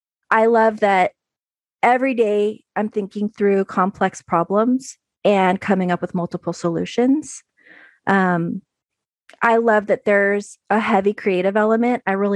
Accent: California, United States; I'm from the San Francisco Bay Area.

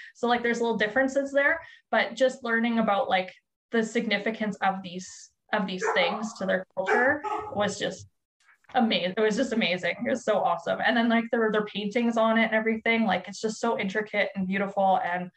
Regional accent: Canada; I'm from Canada

